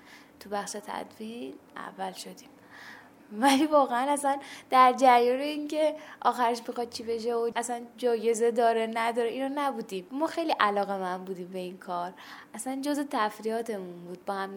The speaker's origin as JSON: {"language": "Persian", "region": "Qom", "country": "Iran", "lives_now": "Tehran, Iran", "said": "من از قم اومدم."}